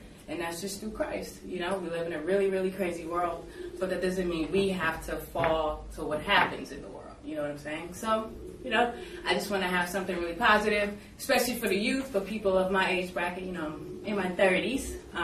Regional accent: California, United States; now in New York, United States; I am from Cali, but I've been living in New York. I lived in Brooklyn for a while, and I live out in East Hampton.

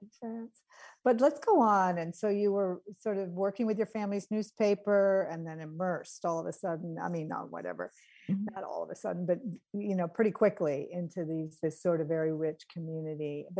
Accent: New England, United States; So, and at the time, for me, I'm from New England, right?

